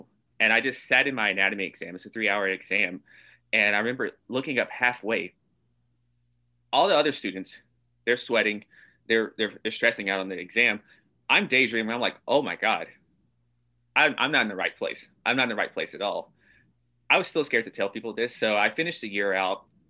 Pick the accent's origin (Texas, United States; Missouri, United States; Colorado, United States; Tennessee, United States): Tennessee, United States; Nashville; People in New York, because I'm from Nashville, Tennessee. So New York's very different, to say the least.